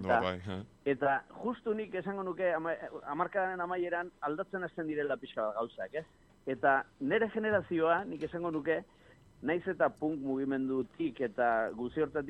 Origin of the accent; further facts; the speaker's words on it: Errenteria, Basque Country, Spain; ni aipatu duzuen bezala Errenteriakoa naiz